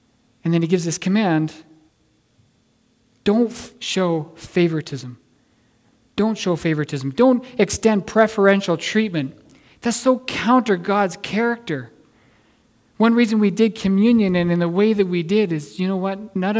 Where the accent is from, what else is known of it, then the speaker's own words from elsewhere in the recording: Canada; me as a Canadian